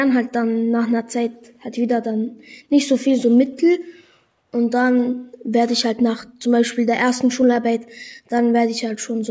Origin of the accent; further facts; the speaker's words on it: Serbia; Ich war in Serbien, in meinem Heimatland, und in Italien.